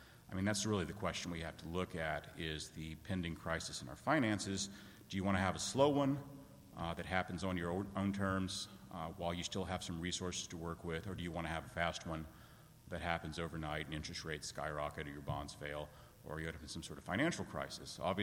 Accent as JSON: {"language": "English", "town": "Lubbock", "region": "Texas", "country": "United States", "said": "So I'm from Lubbock, Texas, in the 19th Congressional District in Texas"}